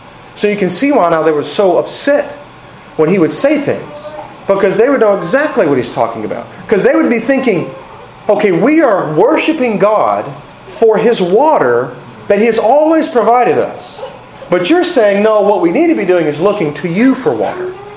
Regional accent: Texas, United States; I'm from Texas. It's hot.

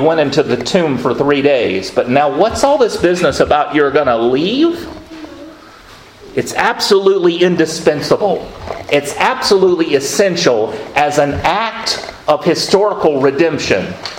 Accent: the South, United States; I said, oh, I can't do that. I'm from the South. We would never do anything like that.

